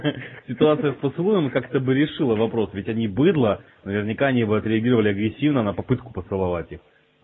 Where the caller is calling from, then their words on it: Moscow, Russia; Да это не Саратов, я вообще из Москвы звоню.